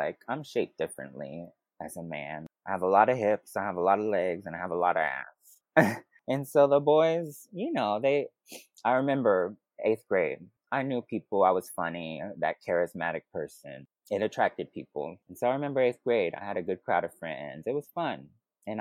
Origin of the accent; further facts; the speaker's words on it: Texas, United States; Oh, yes. I mean, this was back in 2005. When I first realized I was gay was about 12.